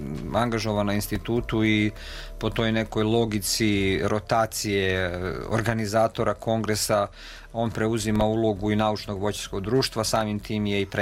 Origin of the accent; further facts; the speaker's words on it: Republika Srpska, Bosnia & Herzegovina; kod nas u Bosni i Hercegovini ili u Republici Srpskoj to možda uređenije